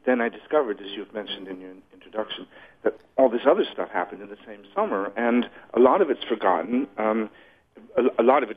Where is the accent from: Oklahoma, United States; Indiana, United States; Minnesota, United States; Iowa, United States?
Iowa, United States; Des Moines; You know, I grew up in Des Moines